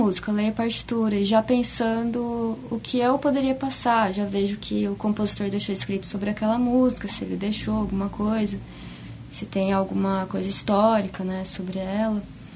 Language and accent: Portuguese; Brazil; E também brasileiros, né? Eu gosto demais, sendo brasileira.